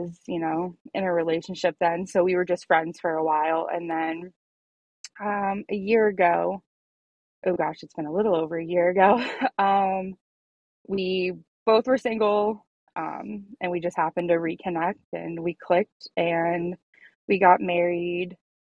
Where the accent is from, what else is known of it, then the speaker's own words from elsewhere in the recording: Edmonds, Washington, United States; also born or lived in Mill Creek; So I started out growing up in Edinburgh. Yes. And then my parents got divorced. I moved to Mill Creek and I split my time between Edinburgh and Mill Creek the majority of my life.